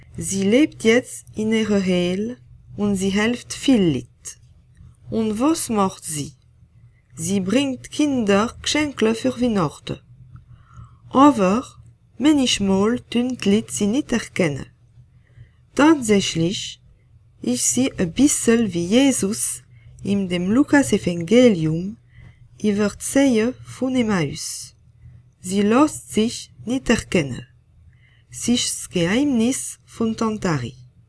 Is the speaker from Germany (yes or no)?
no; Belfort, Bourgogne-Franche-Comté, France; German is a second language; Ich wohne in Straßburg, Zitter Vorstadt Senior. Ich komme aus Belfort in der Franche-Comté.